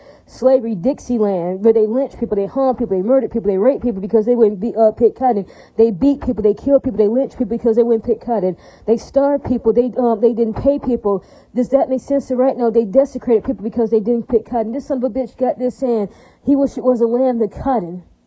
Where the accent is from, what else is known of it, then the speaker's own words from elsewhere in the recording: Hawaii, United States; I'm not Latino. I'm Hawaiian.